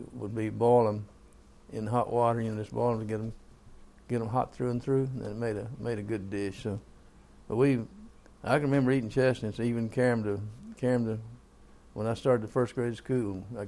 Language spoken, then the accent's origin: English; Tennessee, United States; born there; I was born in the Great Smoky Mountains, which is a national park in Sevier County in East Tennessee. So I was born in 1927.